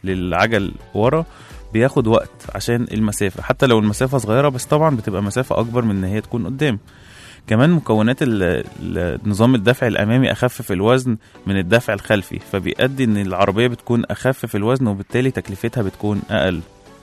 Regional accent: Egypt; فيلم حملة فريزر عندنا في مصر هنا

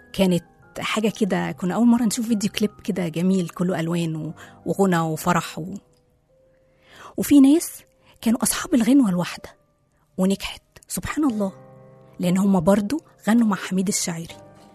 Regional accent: Egypt; وإحنا كمصريين نعشق لبنان واللبنانيين

